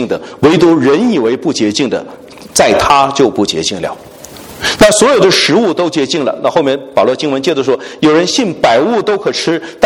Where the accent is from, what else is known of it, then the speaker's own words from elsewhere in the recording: China; 我们中国人迷信背景啊，我们有非常多的禁忌。